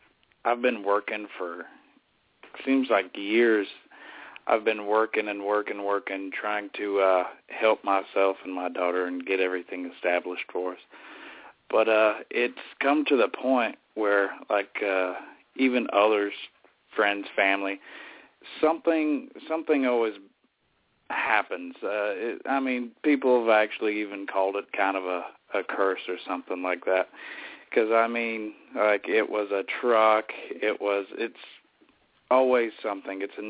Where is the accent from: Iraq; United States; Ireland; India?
United States; Texas; I'm from Texas.